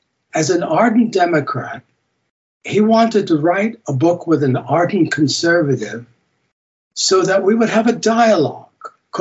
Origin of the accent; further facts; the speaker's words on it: New York, United States; I grew up in New York. I was born there, lived there for the first 27 years of my life.